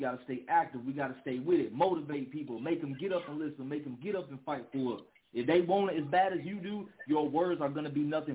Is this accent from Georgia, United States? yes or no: yes; Columbus, Georgia, United States; I'm originally from Georgia. I'm down here in the state of Georgia. I'm originally born in Columbus, Georgia, which is like an hour away from Atlanta.